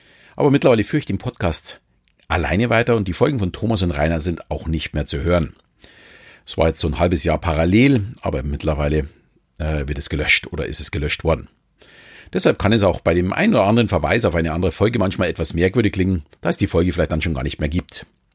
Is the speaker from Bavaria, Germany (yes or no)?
yes; Munich, Bavaria, Germany; born or raised there